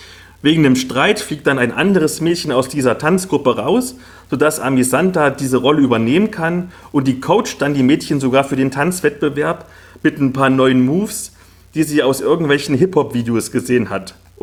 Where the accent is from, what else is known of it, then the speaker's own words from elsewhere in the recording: Halle, Saxony-Anhalt, Germany; Also ich komme ja aus Halle-Neustadt, das ist so ein Ghetto im tiefsten Osten